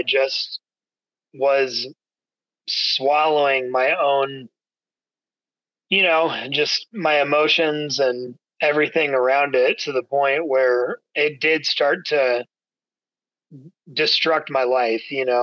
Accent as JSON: {"language": "English", "town": "Kansas City", "region": "Kansas", "country": "United States", "tie": "born or raised there", "said": "So I grew up in Kansas City, Kansas, and had a pretty, you know, structured, normal life with my folks and my two siblings."}